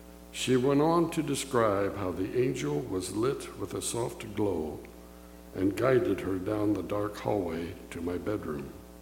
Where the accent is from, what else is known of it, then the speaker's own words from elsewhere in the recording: Independence, Missouri, United States; from Independence, Missouri.